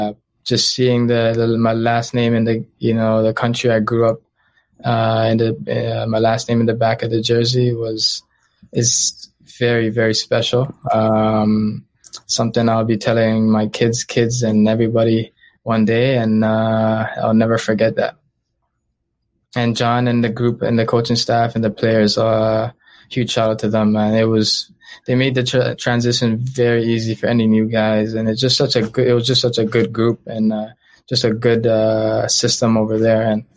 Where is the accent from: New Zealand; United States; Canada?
Canada; Toronto, Ontario; You know, obviously I'm from Toronto.